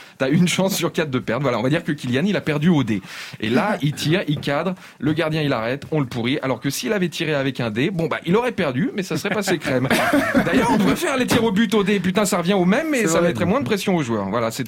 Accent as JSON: {"language": "French", "country": "France", "said": "je suis français"}